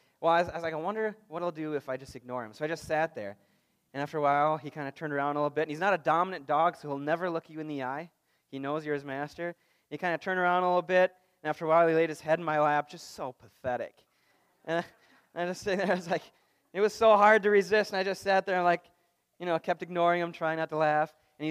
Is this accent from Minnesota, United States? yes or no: yes; Minnesota, United States; Sarah's family is from St. Louis, and we're from Minnesota